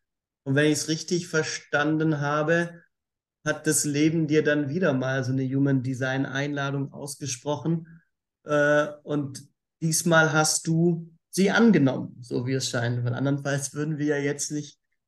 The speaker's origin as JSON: {"language": "German", "region": "Swabia", "country": "Germany", "said": "Ich bin Schwabe."}